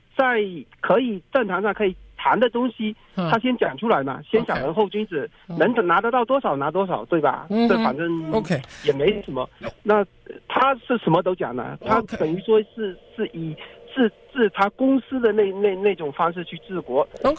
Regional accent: United States; 但是对于我们美国人来讲，他是好的。

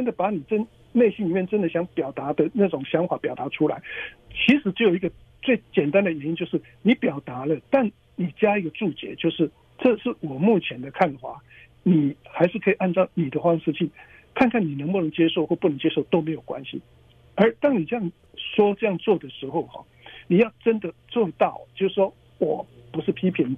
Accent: Taiwan; 我们台湾人经常在唱的一首歌

